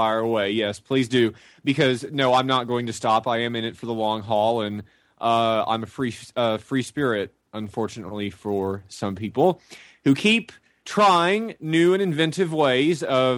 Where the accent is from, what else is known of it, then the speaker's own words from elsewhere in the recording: Texas, United States; because I grew up in Texas where weed was very, very naughty and still is.